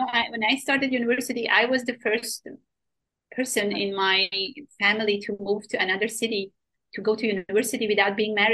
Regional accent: Sweden; also born or lived in Iran; I grew up in Sweden. So I was, my family moved to Sweden from Iran. I'm Iranian. So I moved during the war to different countries. And eventually we ended up in Sweden. And I'm Iranian with Kurdish minority.

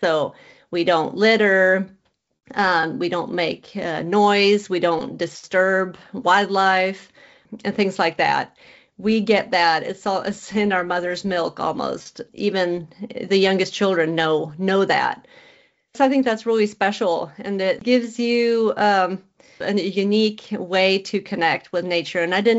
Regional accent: Sweden; English is a second language; moved away as an adult; also born or lived in Indiana, United States; I was born and raised in Sweden in a very sort of nature-rich culture. And then I moved to the U.S. when I was in my 20s

